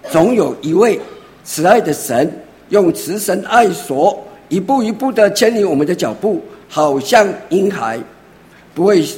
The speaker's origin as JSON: {"language": "Chinese", "country": "Taiwan", "said": "你现在要问我们台湾人说平安重不重要？"}